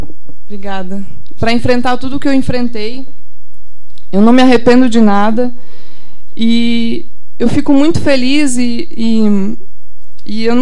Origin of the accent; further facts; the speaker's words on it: Agudo, Rio Grande do Sul, Brazil; Toda vez que eu venho para Agudo, o mais difícil para mim é voltar, porque Aqui estão as pessoas que eu amo, onde eu fui criada com muito amor e carinho.